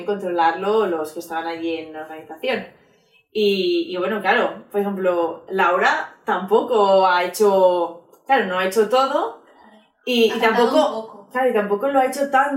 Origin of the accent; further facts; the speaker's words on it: Spain; ay, pero soy una cantante española que hago como K-pop